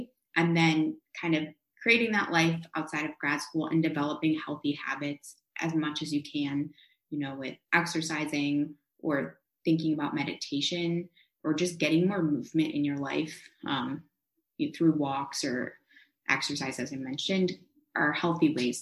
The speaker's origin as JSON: {"language": "English", "region": "Wisconsin", "country": "United States", "said": "For me personally, I'm from Wisconsin."}